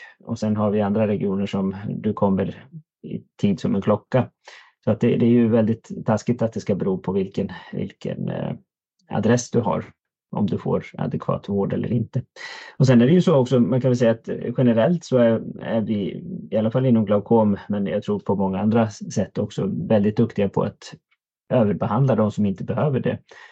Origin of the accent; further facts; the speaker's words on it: Iceland; now in Umeå, Sweden; verksamt aktiv i Umeå, då i Västerbotten, egentligen hela min karriär, förutom lite små avhopp till Island där jag kommer ifrån, så att säga.